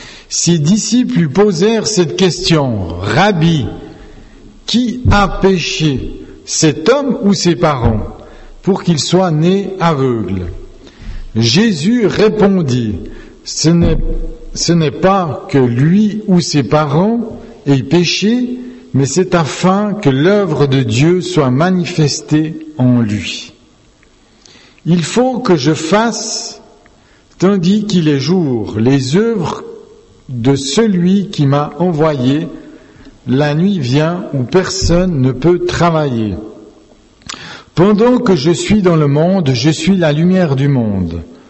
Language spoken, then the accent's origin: French; Siberia, Russia; Moi, je viens de la Sibérie. Et chez moi, il y avait 20 cm de neige.